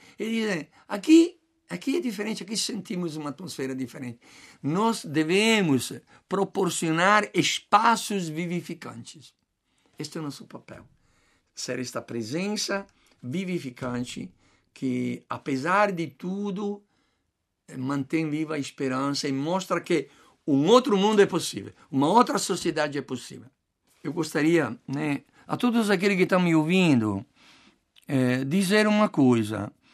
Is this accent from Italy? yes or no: yes; Piedmont, Italy; Portuguese is a second language; now in Brazil; lá no Piemonte, também eu sou do Piemonte, está chegando.